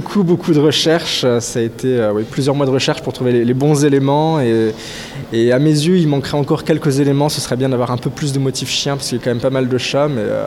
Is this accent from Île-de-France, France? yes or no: no; Charleville-Mézières, Grand Est, France; je suis plasticien originaire de Charleville-Mézières, donc dans le Nord-Est.